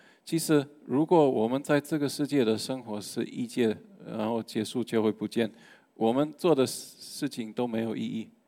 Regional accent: Germany; Chinese is a second language; 那接下来我们知道我是德国人

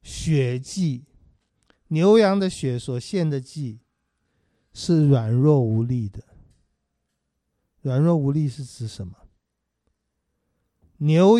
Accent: China; Law 的神圣和尊贵是我们中国人很难想象的

